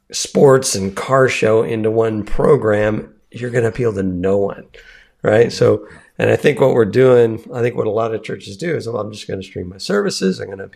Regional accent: Texas, United States; which I grew up in Texas. So I'm used to Texas

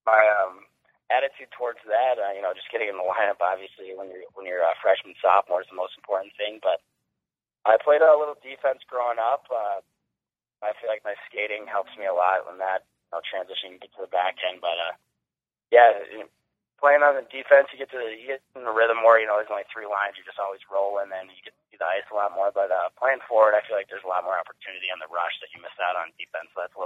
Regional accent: Minnesota, United States; growing up in Minnesota, WCHA or nothing was all the games you watched it forever growing up

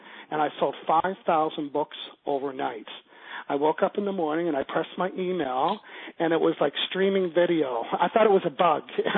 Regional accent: the Maritimes, Canada; I'm from the Maritimes.

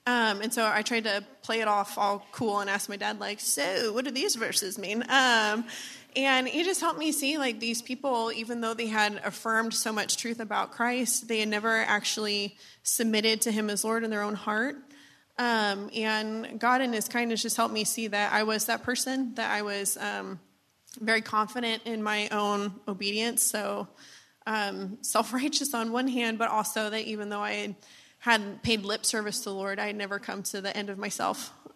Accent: Vancouver, Washington, United States; also born or lived in Memphis; I lived in Memphis until I was 7, and then we moved out to the Pacific Northwest. So I grew up in Vancouver, Washington.

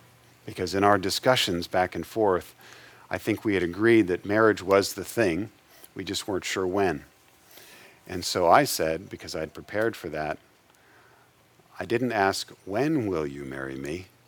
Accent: Midwest, United States; Well, we lived in, I'm from the Midwest originally, and we lived in southern Indiana.

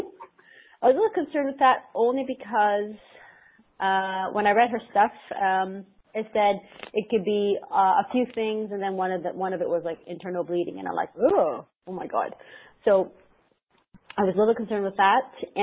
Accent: Canada; I'm Canadian, so I'm going by Canadian, I guess, units

